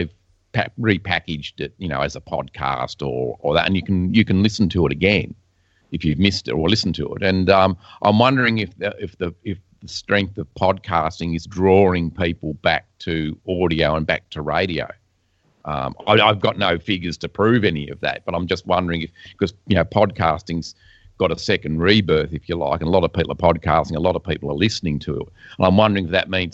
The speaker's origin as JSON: {"language": "English", "country": "Australia", "said": "That I'm concerned about as an Australian watching it all from afar is that, healthcare in particular and things like that, which here in Australia we basically take for granted."}